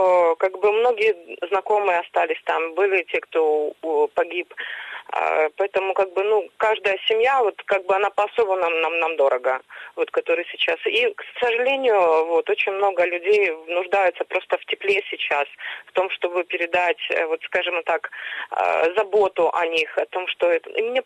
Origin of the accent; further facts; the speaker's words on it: Donetsk, Donetsk Oblast, Ukraine; now in Kyiv, Ukraine; Так получилось, что я сама родилась в Донецке, жила долгое время в Донецке. Понятно, что долгое время мы уже живем в Киеве